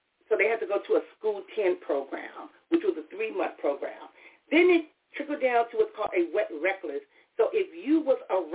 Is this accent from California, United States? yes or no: yes; Compton, California, United States; You know, I grew up in Compton, California, which many of you know. And growing up in Compton, I saw a lot of things.